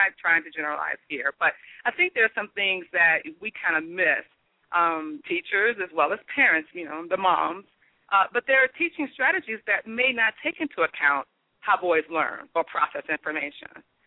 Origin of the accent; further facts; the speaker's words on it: Detroit, Michigan, United States; Well, first of all, we are from Detroit, Michigan.